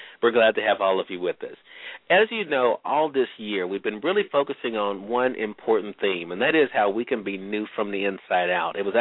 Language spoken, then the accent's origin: English; Mississippi, United States; Michael Bolden is joining us live from my home state of Mississippi